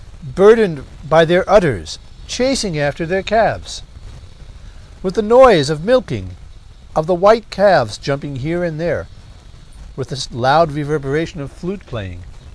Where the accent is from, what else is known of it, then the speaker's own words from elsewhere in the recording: New York City, New York, United States; So I was brought up in New York City. So, you know, the soot-covered streets, you know, the giant skyscrapers and bustling crowds, this is what I'm used to.